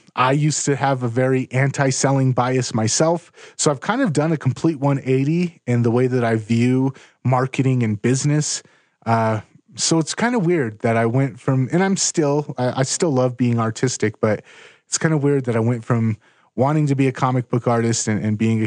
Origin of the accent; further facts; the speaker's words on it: West Coast, United States; It's like, it reminds me of the ocean and growing up on the West Coast.